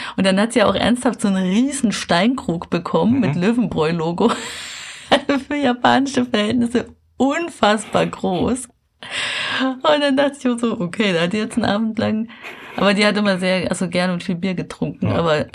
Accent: Bavaria, Germany; born there; Als gebürtige Bayerin.

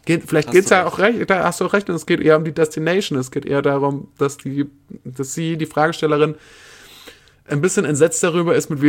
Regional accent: Baden-Württemberg, Germany; Bei uns in Baden-Württemberg.

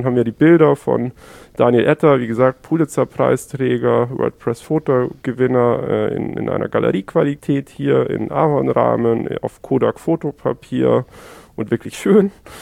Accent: Southern Germany, Germany; Ich weiß es nicht, ich bin aus Süddeutschland.

